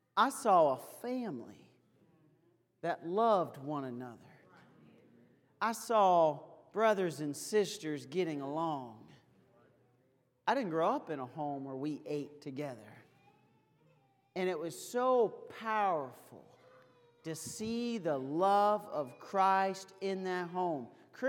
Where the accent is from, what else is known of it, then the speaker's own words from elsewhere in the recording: Canada; I grew up in Canada. We don't even have four downs up there.